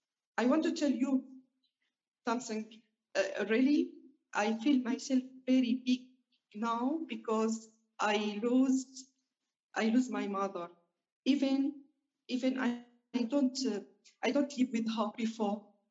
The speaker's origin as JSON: {"language": "English", "country": "Syria", "tie": "born or raised there"}